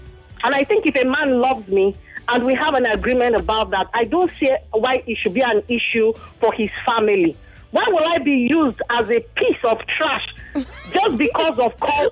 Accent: Kwale, Delta, Nigeria; I'm not from Urobo. I'm from Kwale. I'm from Delta State.

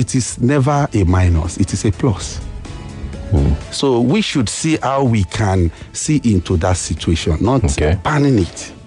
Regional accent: Obalende, Lagos, Nigeria; I was born, bred from Obalende, part of Etiosa Constituency 2

